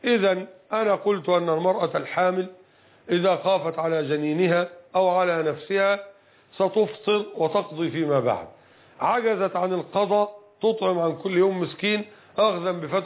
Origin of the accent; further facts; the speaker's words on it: Egypt; وإحنا عندنا في مصر هنا يأكلون المكرونة والرز